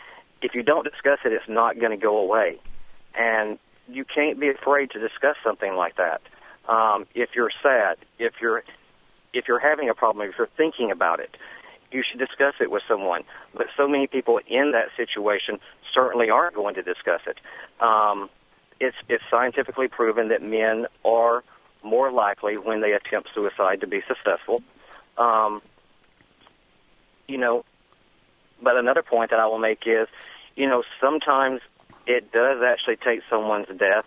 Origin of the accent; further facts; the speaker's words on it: Alabama, United States; Being the son of a pastor growing up in Alabama, it was quite shocking to our family.